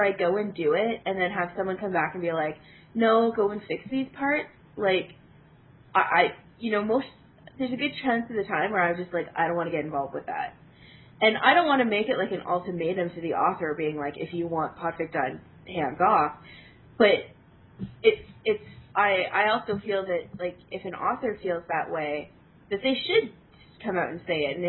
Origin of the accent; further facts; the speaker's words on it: United States; accent: American; me and my bad American accent are going to try to read.